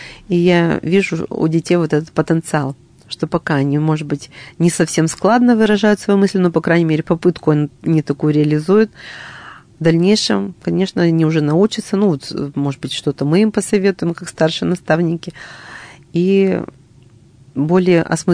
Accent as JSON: {"language": "Russian", "region": "Perm Krai", "country": "Russia", "said": "Я родом из Пермской области. Ну, сейчас это Пермский край называется."}